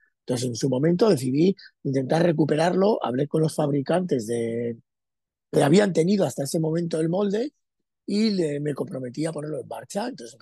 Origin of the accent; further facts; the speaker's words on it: Basque Country, Spain; yo conocí a Argentina, soy vasco